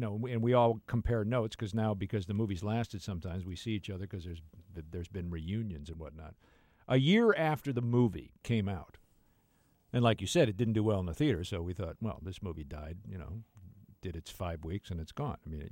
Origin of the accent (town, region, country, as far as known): Rolling Meadows, Illinois, United States; born or raised there